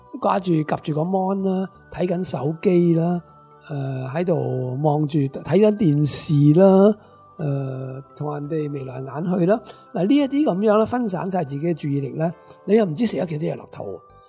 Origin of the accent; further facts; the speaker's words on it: Hong Kong; 我哋香港人食少一半嘅份量，差唔多。